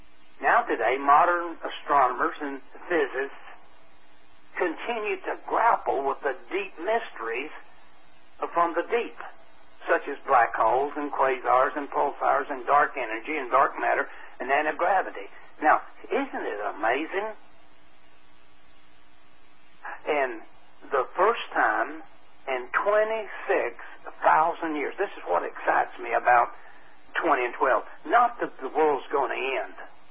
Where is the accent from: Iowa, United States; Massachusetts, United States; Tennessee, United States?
Tennessee, United States; born there; I was born in Tennessee, and probably I'm going to die in Tennessee.